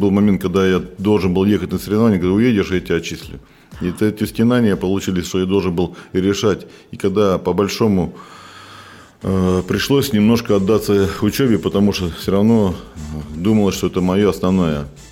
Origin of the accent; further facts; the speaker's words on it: Yakutsk, Sakha Republic, Russia; Нет, я из Якутска, мои корни оттуда все, и мои родители, и все дедушки, и бабушки, все оттуда. Я якутянин, но не якут.